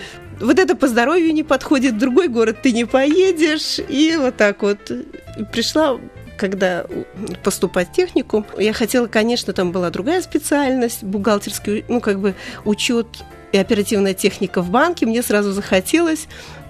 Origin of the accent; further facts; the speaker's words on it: Medvedevo, Tver Oblast, Russia; Я родилась в таком небольшом поселке в Медведево. Это станция Балагоя.